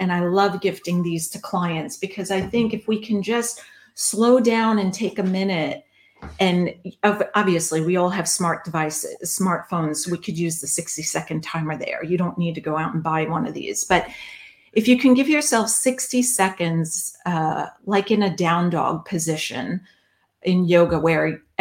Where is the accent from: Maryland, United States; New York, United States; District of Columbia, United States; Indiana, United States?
New York, United States; I'm a New Yorker, so I like things fast